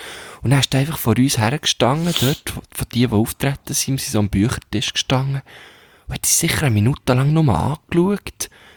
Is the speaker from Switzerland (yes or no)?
yes; Switzerland; ich bin Schweizer